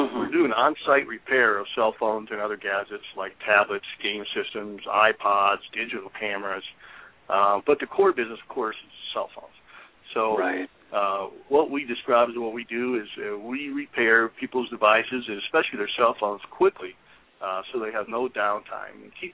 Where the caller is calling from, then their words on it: Orlando, Florida, United States; I'm in the CPR corporate office in Orlando, Florida today.